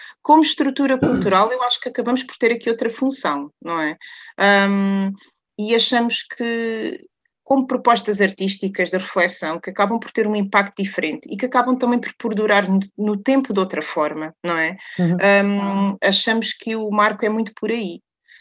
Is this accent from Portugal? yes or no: yes; Algarve, Portugal; eu nasci e cresci no Algarve, depois fui-me embora e voltei